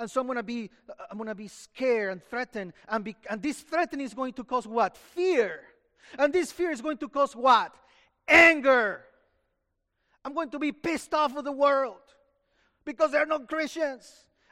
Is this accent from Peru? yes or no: yes; Peru; moved away; I came from Peru 23 years ago, and so I know what it means to be a sojourner in a different country, right?